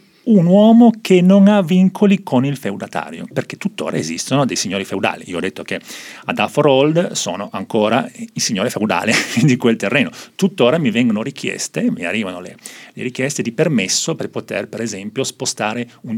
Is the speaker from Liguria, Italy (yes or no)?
yes; Genoa, Liguria, Italy; Un legame con la mia città d'origine, Genova